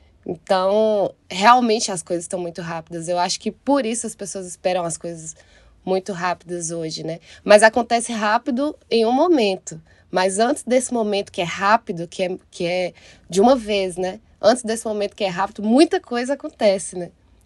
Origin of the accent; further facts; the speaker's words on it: Itaobim, Minas Gerais, Brazil; moved away as an adult; also born or lived in Montes Claros / Belo Horizonte; now in São Paulo, Brazil; Eu saí de Itaiobeiras, fui para Montes Claros para ser cantora. Montes Claros é tipo a maior cidade do norte de Minas. E eu fui para Montes Claros para ser cantora. Depois fui para Belo Horizonte. E agora tô em São Paulo.